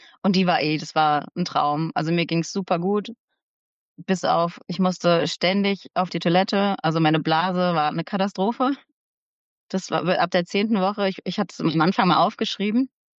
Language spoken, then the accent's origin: German; Germany; Und der ist 20 Kilometer von Hanau weg gewesen, in meiner Heimatstadt quasi, wo ich herkam.